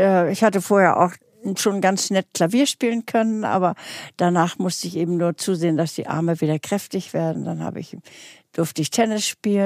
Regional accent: Lübeck, Schleswig-Holstein, Germany; bin ich sehr, sehr viel an der Wakenitz aufgewachsen im Lübecker Yachtclub.

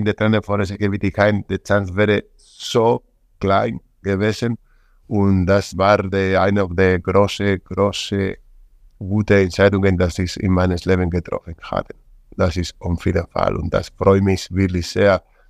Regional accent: Spain; German is a second language; now in Germany; ich bin kein Deutscher, ich bin Spanischer, aber ich bin ein Teil des wirklich langsam Deutscher geworden. Ich bin in meine Kopf, ich komme ein bisschen langsam. Früher war ich total Spanisch

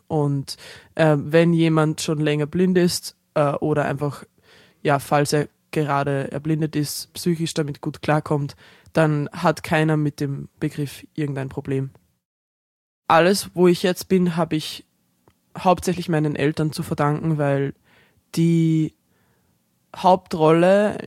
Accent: Austria; also born or lived in Ireland; Und ich wurde in Irland geboren, bin dort bis zu meinem vierten Lebensjahr aufgewachsen und dann nach Österreich gezogen. Ich habe eine irische Mutter und einen österreichischen Vater.

